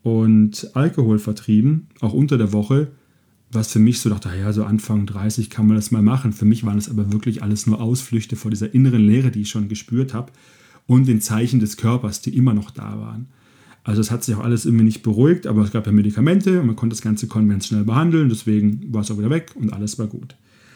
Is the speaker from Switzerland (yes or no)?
no; Germany; Da war ich am Bodensee, wo ich groß geworden bin